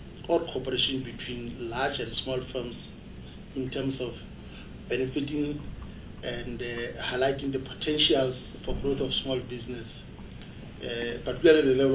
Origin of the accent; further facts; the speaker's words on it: Kuruman, Northern Cape, South Africa; Because I come from Northern Cape, and in particular, Kuruman.